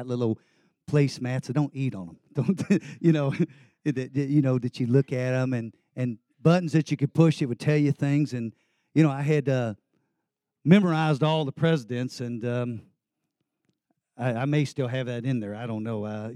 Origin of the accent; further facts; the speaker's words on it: Texas, United States; you got to understand a little bit of my background in the sense as I grew up here in Texas.